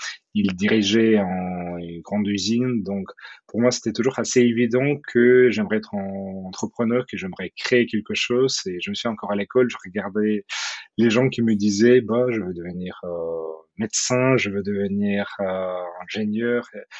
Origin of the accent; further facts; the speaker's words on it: Odesa, Odesa Oblast, Ukraine; French is a second language; moved away; also born or lived in Kyiv / Moscow / Seattle; je viens de l'Ukraine, d'Odessa, mais entre-temps, déjà en Ukraine, j'ai vécu à Odessa, à Kiev, après j'ai vécu en Russie, à Moscou, j'ai vécu un peu aux US, à Seattle.